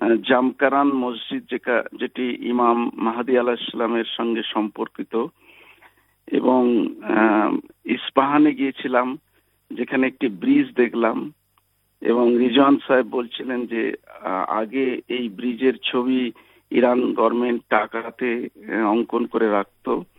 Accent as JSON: {"language": "Bangla", "country": "India", "tie": "born or raised there", "said": "আমরা মূলত ভারতীয় সংস্কৃতি, মিশ্র সংস্কৃতিতে ছোট থেকে বড় হয়েছি, যেখানে হিন্দু, মুসলমান, শিখ, জৈন, খ্রিস্টান, এরকম একটি মিশ্র সংস্কৃতির মাধ্যমে আমরা বড় হয়েছি।"}